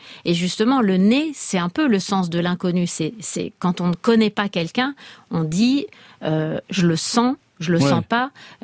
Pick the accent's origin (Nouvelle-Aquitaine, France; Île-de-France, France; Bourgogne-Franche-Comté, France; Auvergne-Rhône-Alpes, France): Île-de-France, France; Paris; en Corse et aussi en Normandie et aussi à Paris. J'ai pas grandi en Corse, j'ai grandi à Paris avec beaucoup de séjours en Corse.